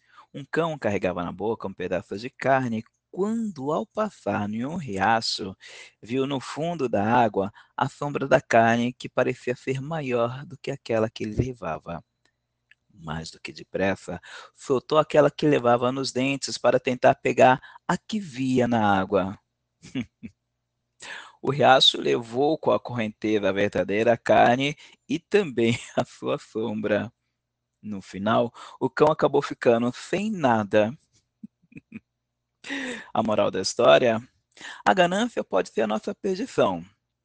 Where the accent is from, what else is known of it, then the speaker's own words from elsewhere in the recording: São Paulo, Brazil; eu sou de São Paulo, capital, que é onde eu estou